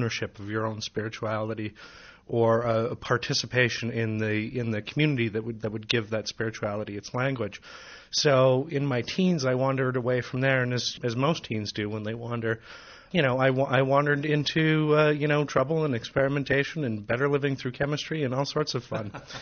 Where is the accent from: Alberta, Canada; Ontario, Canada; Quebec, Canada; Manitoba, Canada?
Manitoba, Canada; grown up Christian in a very, you know, strict Dutch Calvinist kind of fashion because half my family is Dutch. I grew up in Manitoba.